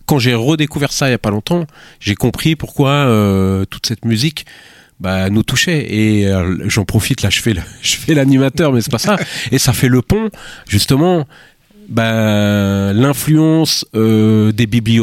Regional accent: Gennevilliers, Île-de-France, France; moi je viens de Gennevilliers dans le 92, donc dans les Hauts-de-Seine, Et effectivement, Gennevilliers, je fais pas une pub pour Gennevilliers, mais ville communiste, avec beaucoup d'engagement culturel, artistique, etc.

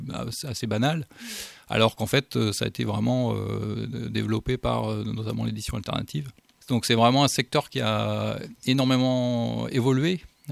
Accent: Rennes, Brittany, France; comme je suis originaire de Rennes et que j'ai toujours habité ici, presque

